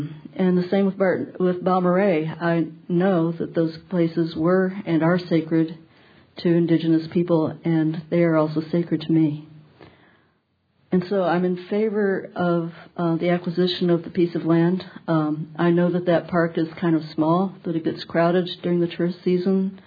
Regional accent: Austin, Texas, United States; born there; I was born in Austin.

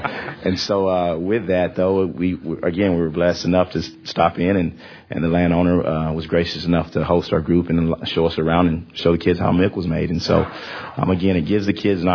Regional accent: Port Isabel, Texas, United States; we're from Port Isabel. I mean, our camp is down in South Padre.

